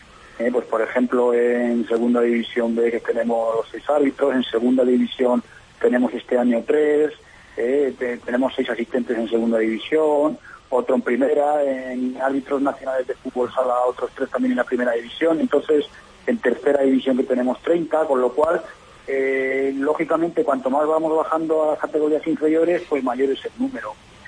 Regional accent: Daimiel, Castilla-La Mancha, Spain; soy de Daimiel, aunque no vivo allí

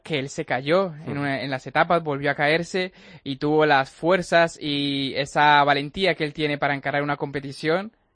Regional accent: Colombia; Yo, que soy colombiano

